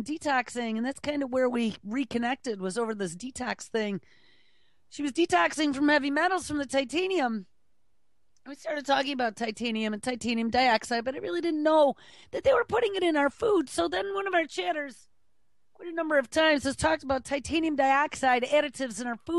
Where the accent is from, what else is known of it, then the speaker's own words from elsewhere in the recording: New York, United States; according to research from a university right here in my home state, Binghamton University, as part of the SUNY system.